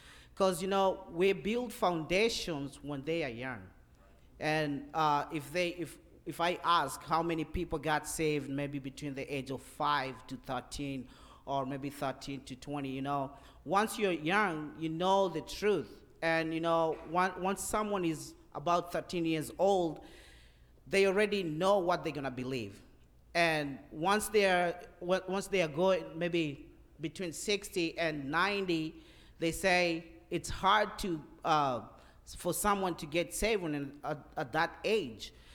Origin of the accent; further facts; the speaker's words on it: Kenya; now in United States; you all know I'm from Kenya, and my burden is to go back and to work with the teenagers and the kids